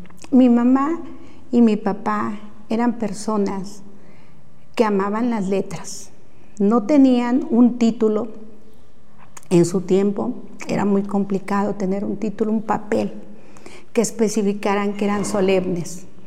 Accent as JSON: {"language": "Spanish", "country": "Mexico", "said": "a mi pueblo, a mi México"}